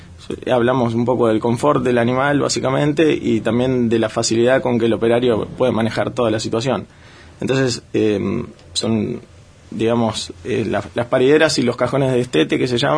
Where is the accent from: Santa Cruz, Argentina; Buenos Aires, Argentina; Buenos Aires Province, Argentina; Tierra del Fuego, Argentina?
Tierra del Fuego, Argentina; Ushuaia; now in Río Grande, Argentina; Pues bueno, yo soy de Ushuaia y volví a la isla ahora hace menos de un año y ya acá Río Grande.